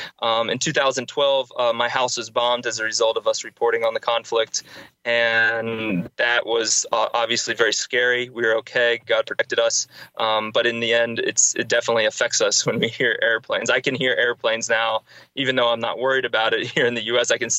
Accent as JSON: {"language": "English", "country": "United States", "said": "while I'm an American, this is happening to hundreds of thousands of people every day in these places in Sudan."}